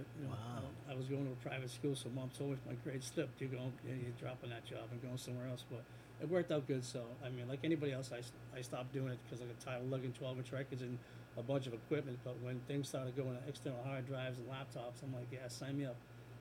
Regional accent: Boston, Massachusetts, United States; Born and raised in Boston, we all know what it's like out there.

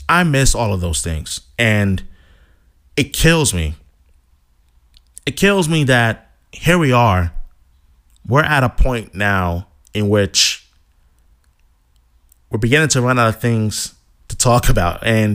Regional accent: Boston, Massachusetts, United States; One of the great things about being a Bostonian is just the passion of the fans here in Boston.

